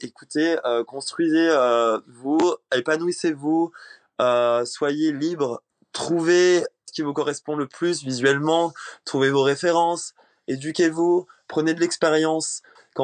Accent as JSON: {"language": "French", "region": "Réunion", "country": "France", "tie": "born or raised there", "said": "J'ai grandi à La Réunion, donc je viens d'une île, elle est loin, c'est une île française."}